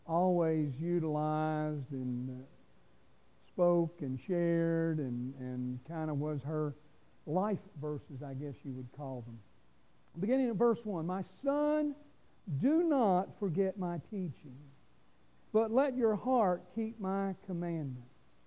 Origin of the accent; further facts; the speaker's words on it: Louisville, Kentucky, United States; born there; But I was born in Louisville, Kentucky.